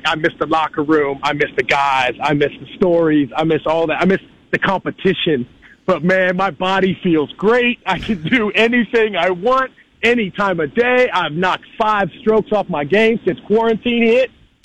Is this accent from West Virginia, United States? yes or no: yes; West Virginia, United States; I'm just a little dude. I'm a dude from West Virginia, bro.